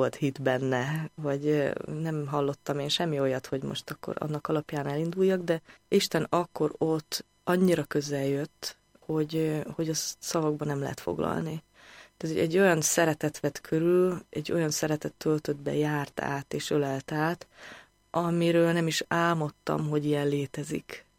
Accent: Arad, Arad County, Romania; Aradi születésű vagyok, és ott is nőttem fel.

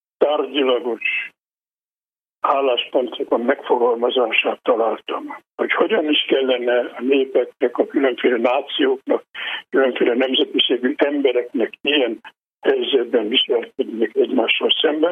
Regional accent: Lueta, Harghita, Romania; az én szülőfalunkban Farkaslakán is felállítottak itt trianoni emlékművet

